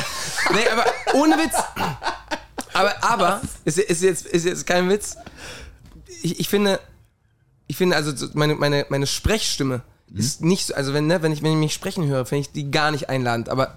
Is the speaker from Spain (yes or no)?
yes; Spain; Ich komme ja aus Spanien.